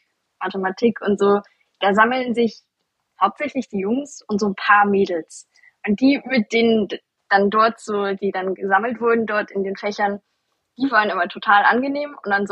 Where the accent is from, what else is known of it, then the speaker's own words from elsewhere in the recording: Stuttgart, Baden-Württemberg, Germany; Also ich komme damals aus Stuttgart